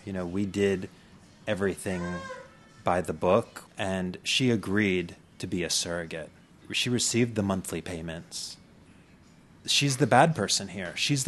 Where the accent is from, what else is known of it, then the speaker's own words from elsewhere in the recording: Mount Holly, New Jersey, United States; proudly from Mount Holly, New Jersey.